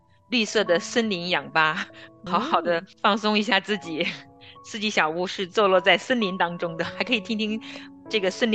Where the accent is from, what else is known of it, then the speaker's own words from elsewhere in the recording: China; 我那个时候是因为国家政策有户口的问题，是不能够跟着爸爸妈妈去城市的，所以我生在农村，长在农村，我是在乡间小路里长大的